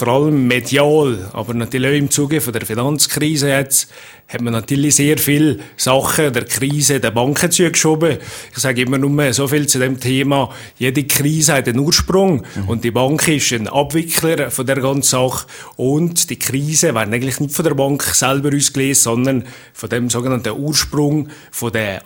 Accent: Valais, Switzerland; wir hier vor Ort als Walliser

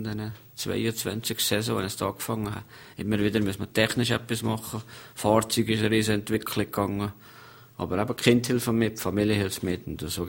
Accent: Valais, Switzerland; Die bist als Walliser so gerne gesehen gewesen.

